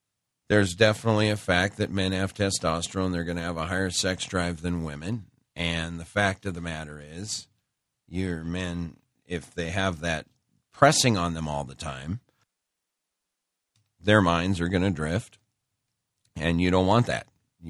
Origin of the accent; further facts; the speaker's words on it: Great Falls, Montana, United States; I grew up in Great Falls, Montana. Interesting town. A lot of Indian reservations and also a big Air Force base.